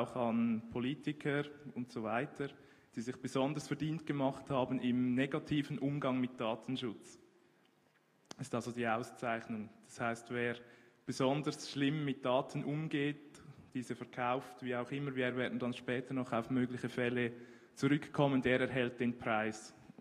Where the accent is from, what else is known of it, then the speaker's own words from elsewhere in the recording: Switzerland; Ja, bei uns in der Schweiz ist es so, dass jeder Vorschläge einreichen kann